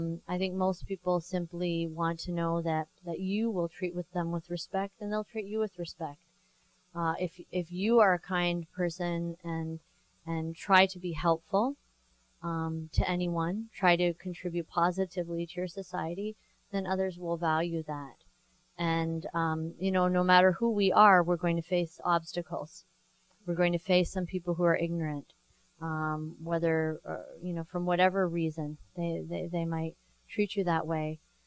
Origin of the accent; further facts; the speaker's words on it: Canada; I didn't know any Muslims growing up. I grew up in Canada.